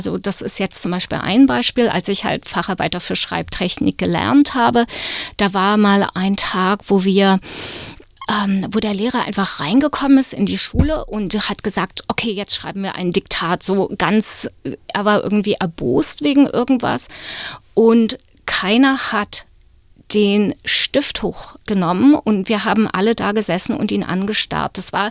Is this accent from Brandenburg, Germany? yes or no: yes; Teltow, Brandenburg, Germany; ich bin 66 in Potsdam geboren und dann aber in Teltow aufgewachsen